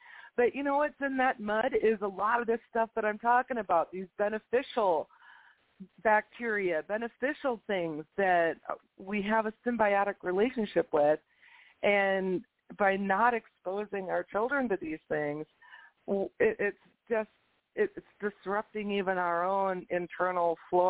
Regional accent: Minnesota, United States; my sister and I, when we were growing up in Minnesota, my grandpa had a farm about an hour or so out of the city

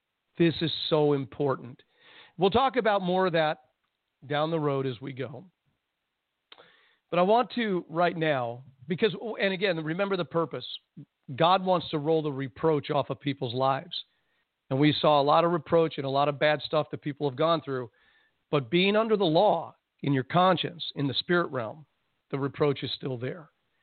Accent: Jersey City, New Jersey, United States; Now, I grew up in Jersey City, New Jersey. I know how to swear.

